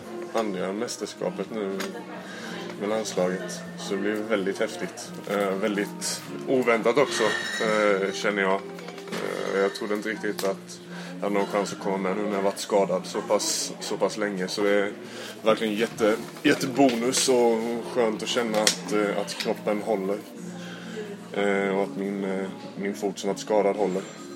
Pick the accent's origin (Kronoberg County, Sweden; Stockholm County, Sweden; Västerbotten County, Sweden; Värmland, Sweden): Kronoberg County, Sweden; Växjö; moved away as an adult; also born or lived in Halmstad / Spain; Född och uppvuxen i Växjö. Spelat där tills... Efter gymnasiet jag flyttade till Halmstad. Spelade där i 3 år.